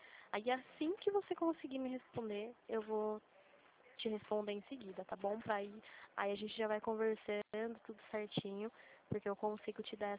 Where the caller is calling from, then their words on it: Limeira, São Paulo, Brazil; Eu tô falando aqui de Limeira, São Paulo.